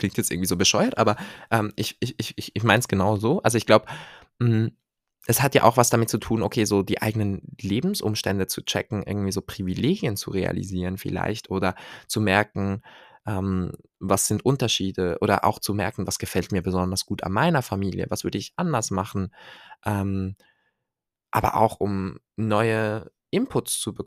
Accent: Switzerland; Aber ich fand es auch irgendwie als Schweizer sehr relatable.

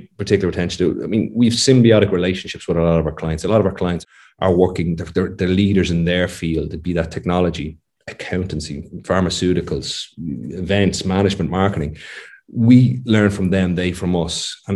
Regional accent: Skerries, County Dublin, Ireland; I'm from Skerries. I'm reared in Skerries. I have huge ties to the community in Skerries here.

